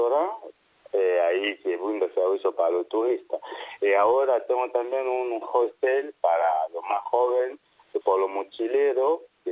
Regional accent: Kinshasa, DR Congo; now in Iruya, Argentina; Yo nací en Congo, República de Congo, que está conocido como Congo Belga, sí.

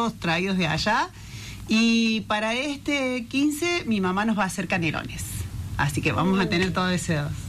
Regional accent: La Para, Córdoba, Argentina; soy de La Para, así que tengo característica de allá.

